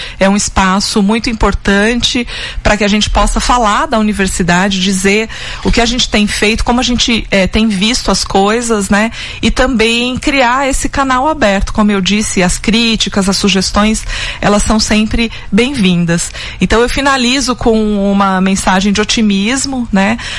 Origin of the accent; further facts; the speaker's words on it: Monte Azul Paulista, São Paulo, Brazil; now in São Carlos, Brazil; eu sou vivi mais tempo aqui do que na minha cidade natal, que é Monte Azul Paulista. Então, me sinto também são carlense.